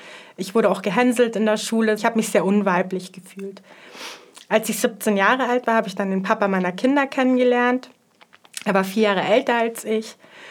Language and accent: German; Bavaria, Germany